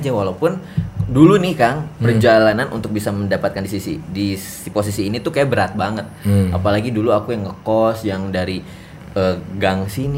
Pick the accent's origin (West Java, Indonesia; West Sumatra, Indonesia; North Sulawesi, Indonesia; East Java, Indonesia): West Java, Indonesia; Garut; now in Jakarta, Indonesia; Nenek di Garut.